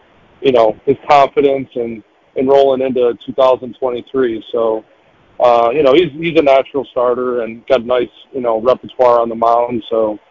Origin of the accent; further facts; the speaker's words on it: New York, United States; We're both from, you know, we're both from Western New York.